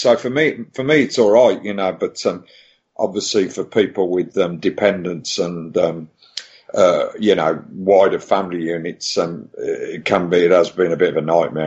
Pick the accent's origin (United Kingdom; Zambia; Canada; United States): United Kingdom; Birmingham, West Midlands; now in Brighton, United Kingdom; No, I'm from Birmingham, but I actually live, in these times, I actually live near the coast. So I live near Brighton